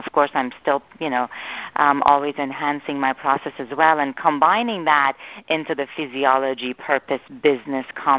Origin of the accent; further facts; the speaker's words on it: Iran; for me, when I came from Iran, my parents being traditional immigrant parents, they said, you better become a doctor.